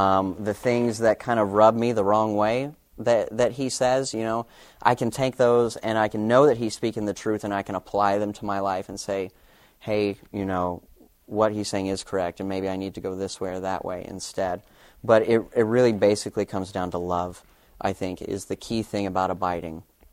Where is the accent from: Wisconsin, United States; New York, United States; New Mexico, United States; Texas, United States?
Texas, United States; I am from Texas